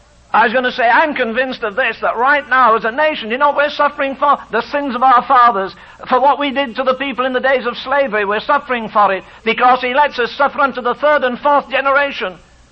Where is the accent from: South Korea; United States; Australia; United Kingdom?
United Kingdom; England; moved away; You see, I've got a feeling, not because I'm English, forget my tongue. I wouldn't have stayed here since 1950 if I didn't love the country.